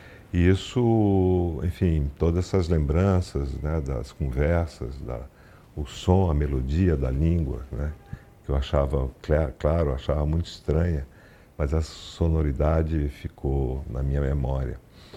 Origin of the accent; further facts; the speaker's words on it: Manaus, Amazonas, Brazil; E eu, por pouco, não sou acreano, minha irmã é acreana, mas eu nasci em Manaus e, enfim, passei minha infância nesse, vamos dizer, pequeno Líbano, manauárabe